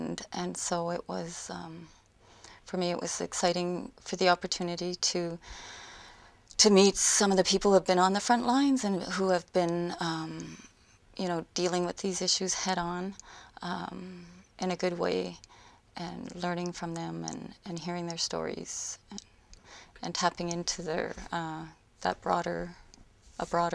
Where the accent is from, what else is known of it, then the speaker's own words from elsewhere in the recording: Ontario, Canada; I'm from Saugeen First Nation